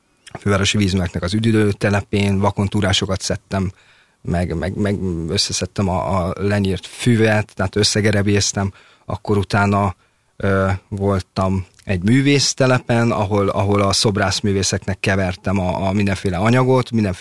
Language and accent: Hungarian; Budapest, Hungary; Újlipótvárosban lakom még a mai napig, és ott is születtem